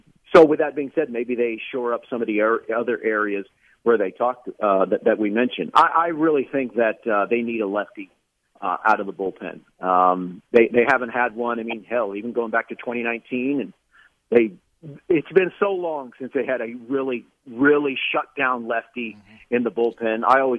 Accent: Houston, Texas, United States; When I grew up in Houston, I was like, how come they never talk about the Astros?

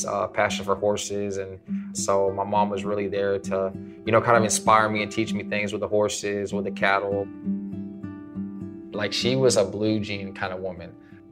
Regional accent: Rockwall, Texas, United States; I'm 36 years old. I'm from Rockwall, Texas, and I've been wrongly convicted for 17 years.

